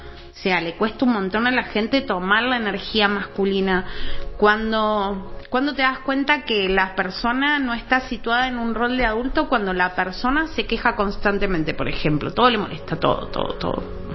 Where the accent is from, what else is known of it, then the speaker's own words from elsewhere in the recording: Río Gallegos, Santa Cruz, Argentina; born there; yo nací acá en Río Gallegos, mi deuda va a ser con Río Gallegos.